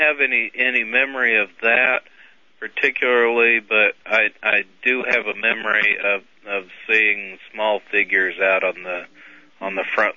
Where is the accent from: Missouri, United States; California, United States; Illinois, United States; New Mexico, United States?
New Mexico, United States; Albuquerque; born there; Well, my grandfather, I was born in Albuquerque. And my grandfather worked at the Air Force base there.